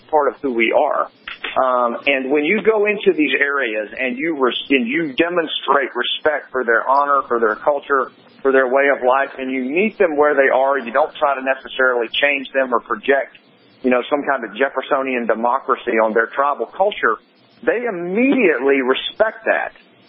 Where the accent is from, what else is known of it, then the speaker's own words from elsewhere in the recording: Appalachia, United States; I'm from Appalachia, so if anyone came into Appalachia, you know, trying to influence things, it would be a very long time before they could do that.